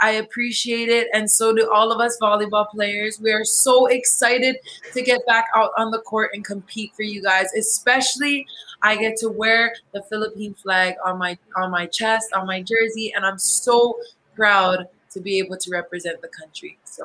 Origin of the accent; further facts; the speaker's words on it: Hawaii, United States; just see the way that I sing for my hometown in Hawaii.